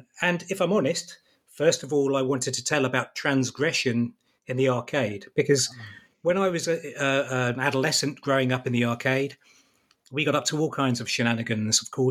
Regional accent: United Kingdom; So I grew up in the British seaside. I hung around in the arcades all day long, most evenings as well.

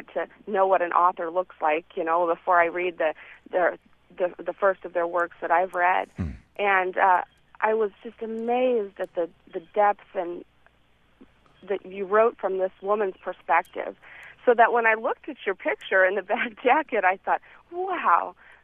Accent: Wyoming, United States; I grew up in Wyoming, spent a lot of time in Nebraska, the Dakotas, all that.

